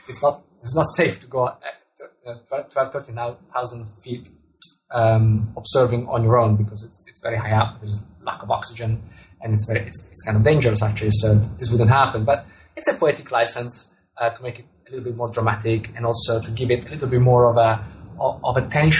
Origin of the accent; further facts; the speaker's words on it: Italy; first language Italian; English is a second language; Well, telescope in Italian, which is my mother tongue, is masculine